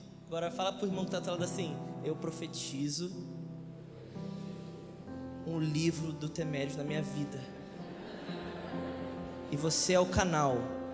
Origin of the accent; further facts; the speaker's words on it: Rio de Janeiro, Brazil; now in São Paulo, Brazil; Atualmente nós estamos em São Paulo. Eu sou carioca, você vai ver eu chiando um pouquinho. Eu não tenho tanto sotaque, não.